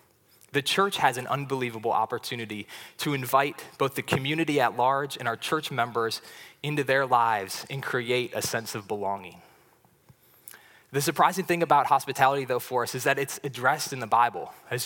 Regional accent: St. Paul, Minnesota, United States; moved away as an adult; now in Washington, United States; But I grew up in Minnesota. I was in St. Paul as a kid and went to college there, and that's not the culture at all.

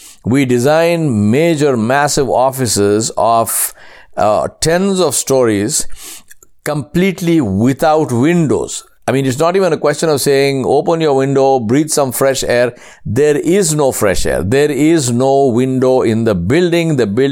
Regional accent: India; How many of you in India, for example, because I'm Indian, let me talk about my personal experience.

